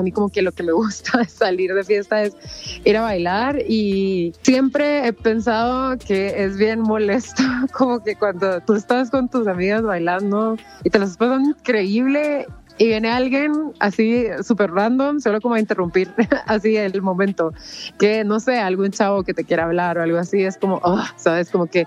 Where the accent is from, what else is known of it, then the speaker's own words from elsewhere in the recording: Costa Rica; also born or lived in Mexico; now in Guatemala; yo nací en México, pero me crié en Costa Rica y hace 6 años vivo en Guate. Entonces, sí, es una mezcla, pero realmente sí me considero más como centroamericana, pues tomando en cuenta que la mayor parte de mi vida la he vivido en países de Centroamérica